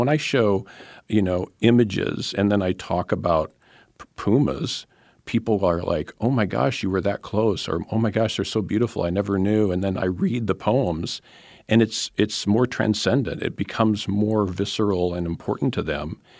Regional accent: Iowa, United States; growing up in Iowa, I never saw a mountain lion.

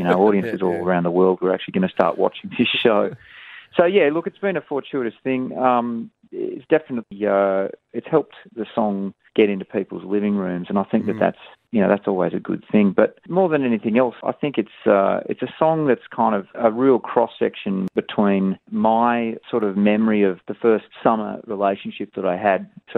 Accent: Australia; growing up in Australia, really, and those things were very relevant to a young, early 20s kid

